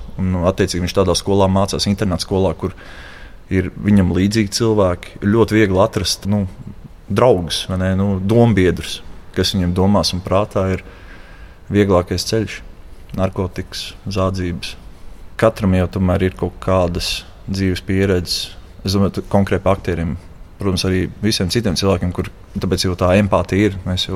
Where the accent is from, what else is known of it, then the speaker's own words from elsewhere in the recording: Valmiera, Valmiera Municipality, Latvia; es no Valmieras esmu